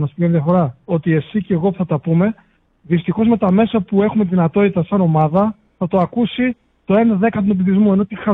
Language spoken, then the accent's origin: Greek; Chalkida, Central Greece, Greece; Εγώ δεν είμαι καν Μακεδόνας, αλλά είμαι από Φιλανδία, είμαι έτσι από Χαλκίδα.